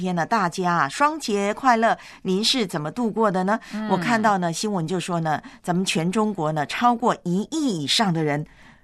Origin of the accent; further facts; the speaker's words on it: Taiwan; 因为煮出来好多台湾的，就是我老家的食物啊，那些菜肴